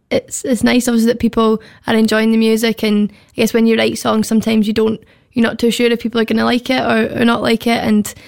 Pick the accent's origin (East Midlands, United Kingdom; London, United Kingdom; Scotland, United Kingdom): Scotland, United Kingdom; Dundee; now in Glasgow, United Kingdom; I'm from Dundee in Scotland, so that's kind of like on the east coast.